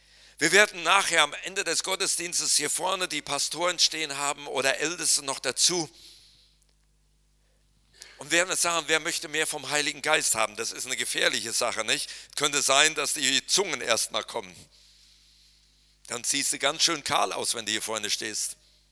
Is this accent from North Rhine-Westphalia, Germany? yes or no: yes; North Rhine-Westphalia, Germany; Auch aus meiner Heimat im Siegerland, um das Jahr 1900, da gab es da noch Bergbau.